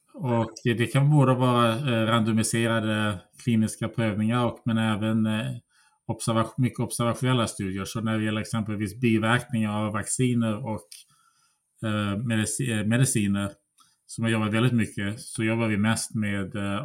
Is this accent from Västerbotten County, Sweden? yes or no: yes; Umeå, Västerbotten County, Sweden; also born or lived in United States; jag växte upp i Umeå och gick på universitetet där, studerade statistik. Sedan doktorerade jag i USA.